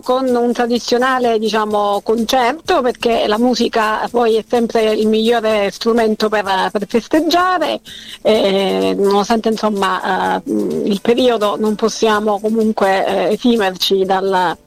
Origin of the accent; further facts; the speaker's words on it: Calabria, Italy; a noi caro, soprattutto insomma da calabresi